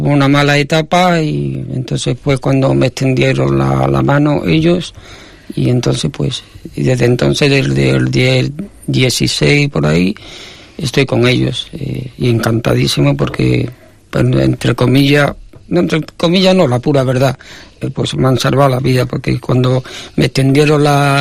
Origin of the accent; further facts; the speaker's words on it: Morón de la Frontera, Andalusia, Spain; now in Santander, Spain; Soy de Morón, de la Frontera, de Sevilla.